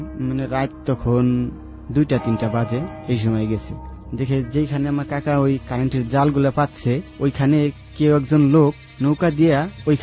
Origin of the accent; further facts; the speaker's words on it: Faridpur, Dhaka Division, Bangladesh; আমার বাড়ি দেশের বাড়ি ফরিদপুর।